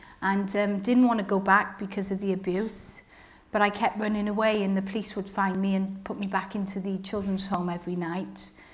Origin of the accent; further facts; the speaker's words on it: Cardiff, Wales, United Kingdom; also born or lived in Newport; I'm one of five sisters, and I was born in Newport. Okay. And brought up in Newport in the first couple of years, and then I moved to Cardiff.